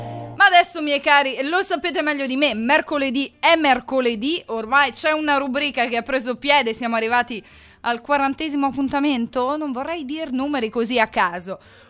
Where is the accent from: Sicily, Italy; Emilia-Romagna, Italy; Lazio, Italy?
Lazio, Italy; Rome; Però a me fa bene, perché anch'io sono di Roma